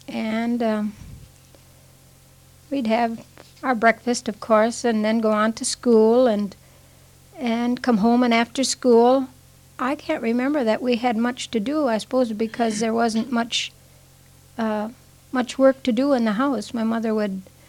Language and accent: English; Morehead, Kentucky, United States; I lived in Morehead. I was born and raised in Morehead, went through grade school, high school, and college, and that was the first that I went away from Morehead. So I lived here about the first 20 years of my life.